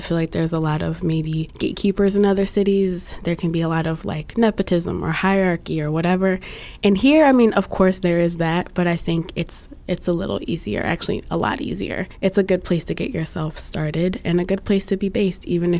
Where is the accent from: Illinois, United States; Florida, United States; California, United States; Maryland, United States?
Maryland, United States; Baltimore; I would say I'm from Over West, as we tend to say. I have spent a lot of my time since moving back in the neighborhood I was born in the Reservoir Hill neighborhood.